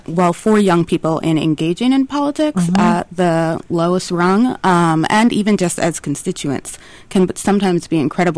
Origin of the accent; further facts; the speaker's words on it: United States; that's probably the biggest shift in terms of how I felt as an American living in this country.